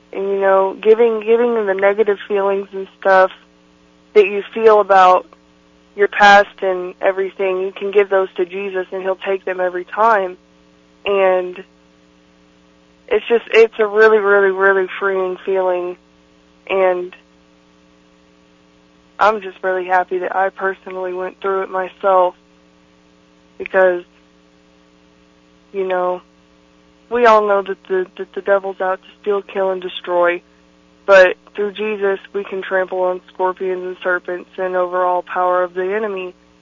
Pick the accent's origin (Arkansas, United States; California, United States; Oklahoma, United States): Oklahoma, United States; Bethany; I was raised in Bethany, Oklahoma. I'm 20 years old currently